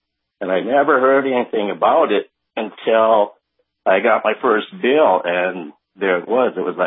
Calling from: Karnak, United States

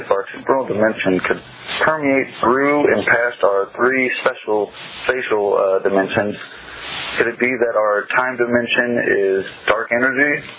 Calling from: Combs, Illinois, United States; I'm calling from Combs, Illinois.

